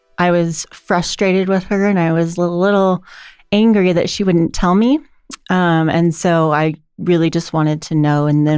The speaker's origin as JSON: {"language": "English", "town": "Eugene", "region": "Oregon", "country": "United States", "tie": "born there", "said": "I was born in Eugene. I don't remember this time. I think it was morning, but I don't remember. June 27th, 1984."}